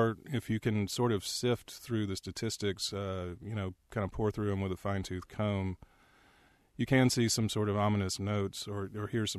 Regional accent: Houston, Texas, United States; also born or lived in Nashville, United States; I grew up in Houston, kind of a old family by Houston standards, meaning my grandparents moved here. But I spent a lot of my childhood in Nashville

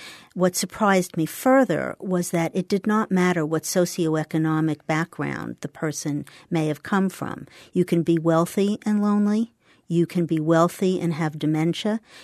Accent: New York, United States; now in Collier County, United States; And I moved here from the East Coast prior to that, as you can probably tell, from New York.

